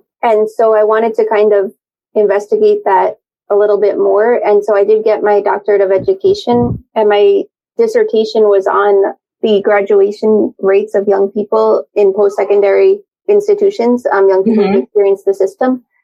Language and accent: English; New York, United States; moved away as an adult; also born or lived in Los Angeles; I grew up in New York, but then I moved to Los Angeles when I was 18. And mm-hmm. so I spent my whole adult working life in Los Angeles. I moved back to New York probably in early 2020, late 2019.